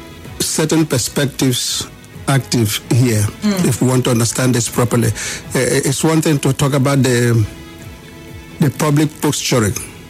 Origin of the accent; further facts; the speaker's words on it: Nigeria; I'm Nigerian, I'm proud of those factors.